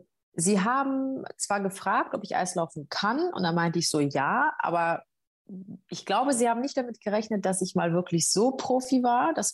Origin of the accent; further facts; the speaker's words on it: Munich, Bavaria, Germany; now in Cologne, Germany; Ich bin 28 und Schauspielerin. Ich komme aus München, aber wohne seit 3,5 Jahren in Köln